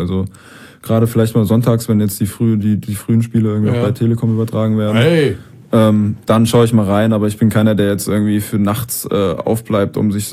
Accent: Heidelberg, Baden-Württemberg, Germany; wir sind beide Heidelberger, wir kennen uns schon ewig.

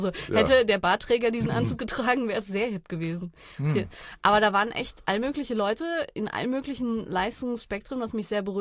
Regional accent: Freiburg, Baden-Württemberg, Germany; Ich komme aus Freiburg

